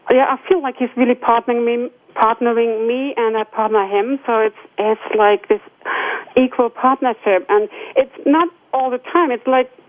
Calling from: Rosengarten, Lower Saxony, Germany; Oh, I'm calling in from Rosengarten in Germany. It's close to Hamburg.

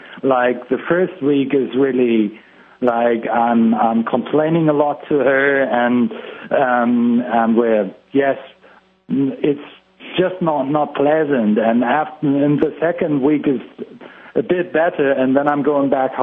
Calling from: Hamburg, Germany; English is a second language; From Hamburg.

